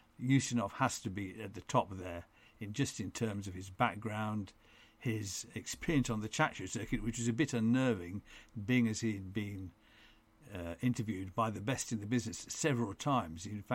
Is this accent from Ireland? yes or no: no; London, United Kingdom; born there; where I was born in London, in a section ominously called Swiss Cottage, I was in fact conceived in Leningrad, in a tall, drafty and shell-pocked house